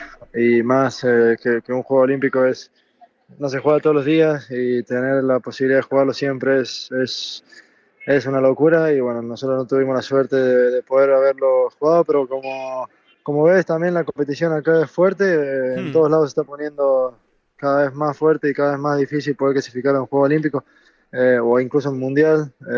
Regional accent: Argentina; moved away as an adult; el que salí de Argentina, dejé mi familia

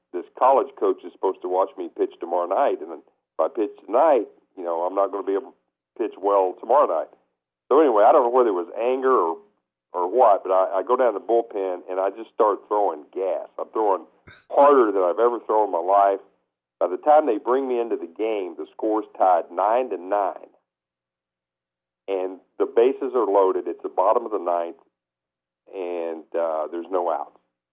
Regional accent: Kentucky, United States; I first of all, growing up in Kentucky, it was all about basketball.

